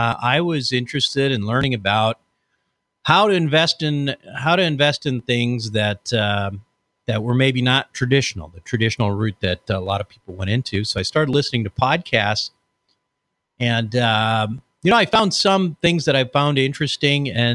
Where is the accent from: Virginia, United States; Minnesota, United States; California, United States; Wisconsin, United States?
Minnesota, United States; I'm from Minnesota. I grew up there. I was a hockey player. I'd still consider myself a Minnesotan